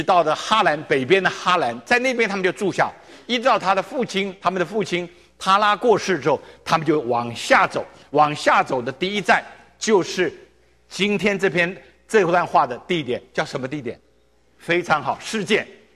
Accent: China; now in United States; 我们都从中国搬到美国来了

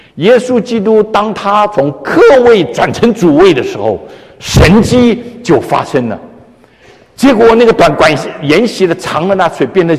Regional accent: China; 犹太人跟我们中国人一样聪明啊

